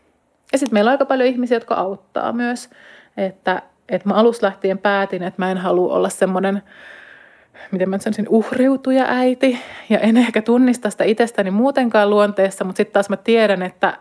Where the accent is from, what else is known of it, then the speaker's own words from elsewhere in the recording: Espoo, Uusimaa, Finland; Mä oon siis Espoosta kotoisin